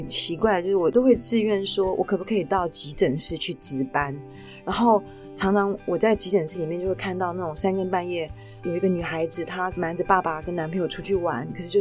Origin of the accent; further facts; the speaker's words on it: Taipei, Taiwan; born there; 台北。台北。